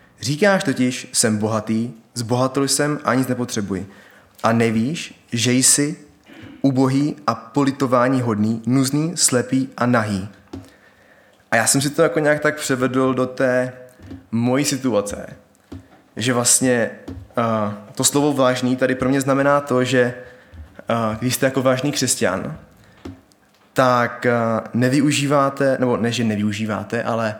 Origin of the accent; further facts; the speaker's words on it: Opava, Moravian-Silesian Region, Czechia; jsem z Opavy, z KŘSB.